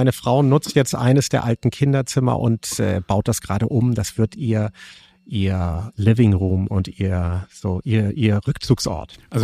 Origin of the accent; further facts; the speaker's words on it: Bad Segeberg, Schleswig-Holstein, Germany; Also ich komme ja aus dem Norden von Hamburg, aus einer Kleinstadt Bad Segeberg